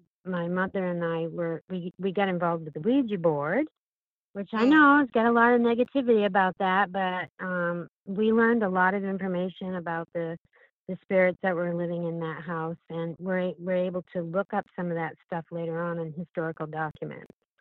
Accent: Bucksport, Maine, United States; But I grew up in Bucksport, Maine, which, by the way, I'm not sure how many people know this, but Bucksport was the inspiration for the soap opera Dark Shadows

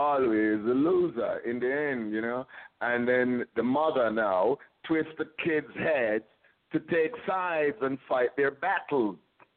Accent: Jamaica; But somebody asked me about, you know, hey, Jamaican, yeah, man, mwah, weed.

